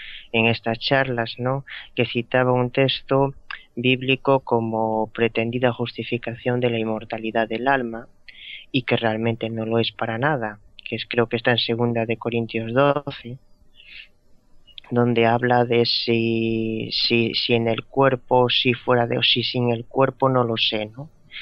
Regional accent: Vigo, Galicia, Spain; Yo soy de Vigo

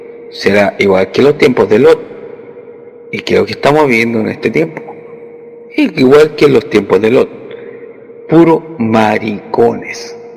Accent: Chile; de Chile.

